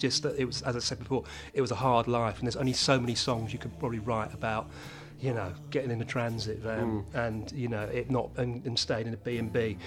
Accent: England, United Kingdom; I'm an Englishman

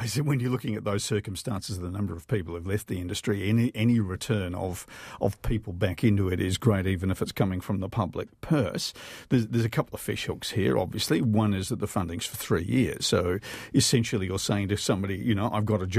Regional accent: Australia; I'm an Australian Republican

